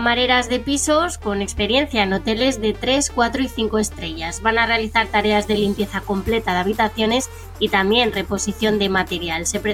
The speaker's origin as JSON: {"language": "Spanish", "town": "Móstoles", "region": "Community of Madrid", "country": "Spain", "said": "Pero soy madrileña, mostoleña."}